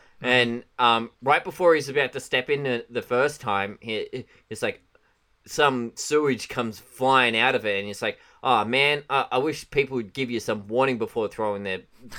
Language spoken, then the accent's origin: English; Australia; I am Australian. I have lived in a fairly rural place when I was younger. My granddad did own a farm.